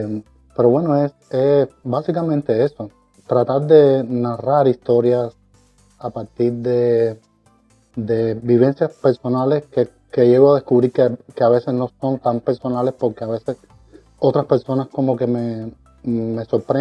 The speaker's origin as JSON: {"language": "Spanish", "country": "Cuba", "said": "soy un artista cubano, graduado de la Escuela Nacional de Artes de Cuba, en la ciudad de La Habana."}